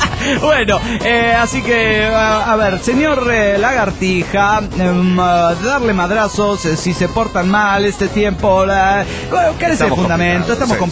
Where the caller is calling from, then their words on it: Morelia, Michoacán, Mexico; Hola, soy … de Morelia, Michoacán, México.